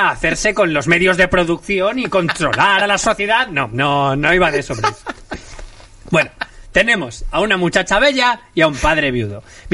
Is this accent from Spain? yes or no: yes; Madrid, Community of Madrid, Spain; Somos de Madrid, Alex. Si no tenemos. Si tenemos embarcaciones es porque nos hacemos los pijos.